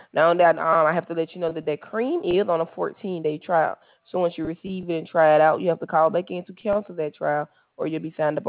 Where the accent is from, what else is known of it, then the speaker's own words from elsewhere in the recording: Alabama, United States; I'm from Alabama.